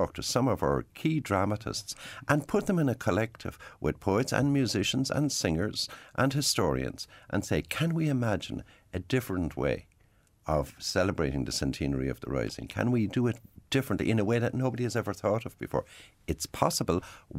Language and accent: English; Cork, Munster, Ireland; growing up in Cork, what I knew of Dublin couldn't have been written on a postage stamp.